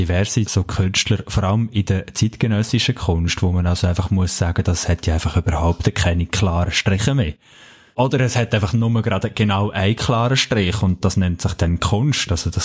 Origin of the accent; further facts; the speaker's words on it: Bern, Switzerland; mein Heimatort im Emmental